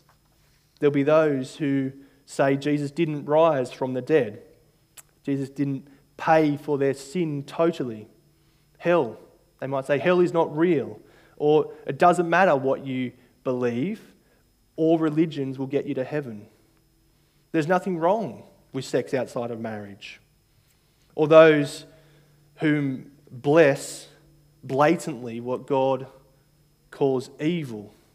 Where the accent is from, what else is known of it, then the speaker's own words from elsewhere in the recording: New South Wales, Australia; I grew up outside of Sydney